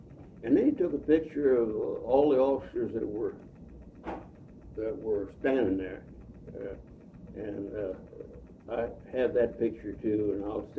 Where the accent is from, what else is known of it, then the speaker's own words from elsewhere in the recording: Palestine, Texas, United States; My hometown was Palestine, Texas, East Texas, and we had lots of colored people there.